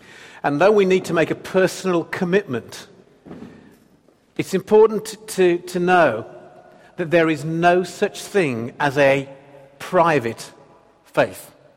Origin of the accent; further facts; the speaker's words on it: Dudley, West Midlands, United Kingdom; in my hometown of Dudley, which I had lived in for 29 years before Joe and I married